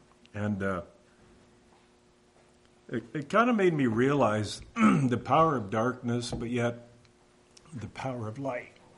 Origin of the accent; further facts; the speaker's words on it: Redwood City, California, United States; born there; So I was very Dutch, very raised Dutch, and I was born in Redwood City, California, in a hospital called Sequoia Hospital, kind of Redwood.